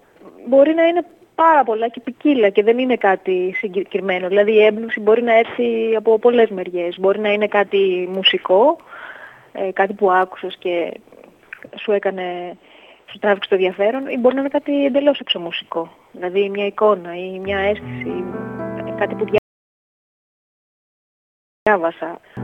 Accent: Greece; ναι μεν εγώ είμαι Ελληνίδα

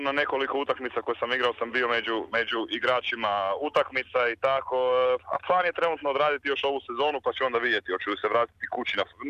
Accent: Croatia; now in Australia; pošto dolazim iz Hrvatske, tako da ne možeš ne voljeti nogomet

